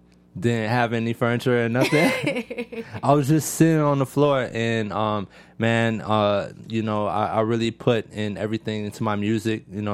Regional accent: Georgia, United States; also born or lived in Florida; I'm originally from Florida, but yeah, I was raised in Georgia all my life, like since a kid, you know.

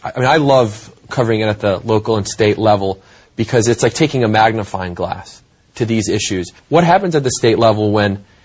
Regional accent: Michigan, United States; I'm from Michigan.

